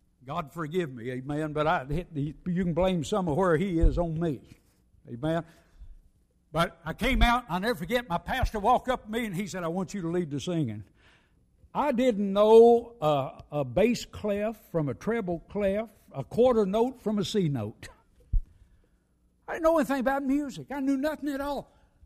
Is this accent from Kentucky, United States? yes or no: yes; Kentucky, United States; If I can count right, and I'm from Kentucky, we've got more than two or three.